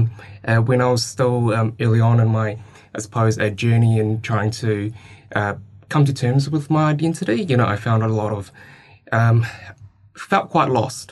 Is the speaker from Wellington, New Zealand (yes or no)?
yes; Lower Hutt, Wellington, New Zealand; now in Christchurch, New Zealand; So when I moved down from Lower Hutt, so that's where I'm from Lower Hutt to Christchurch